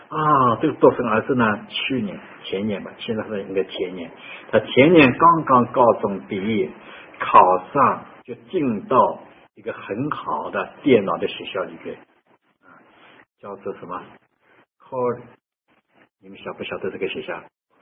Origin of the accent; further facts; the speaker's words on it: China; now in Vancouver, Canada; 尤其我们中国人啊，在这个洋人的国家里边呢，我们是占少数民族啊